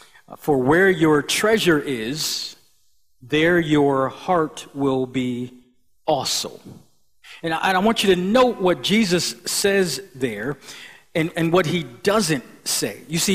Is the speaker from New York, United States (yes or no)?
yes; Buffalo, New York, United States; I grew up in Buffalo, New York.